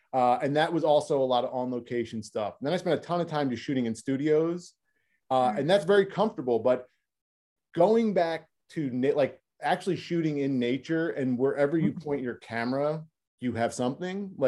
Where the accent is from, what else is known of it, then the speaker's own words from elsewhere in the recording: East Coast, United States; now in California, United States; I'm from the East Coast. So I moved out to California. It's been like 12 years now.